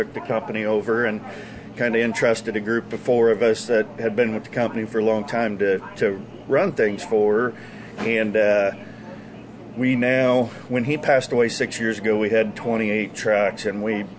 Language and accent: English; Illinois, United States; I grew up in Illinois, and my parents moved over here a couple years ago when my dad sold his business.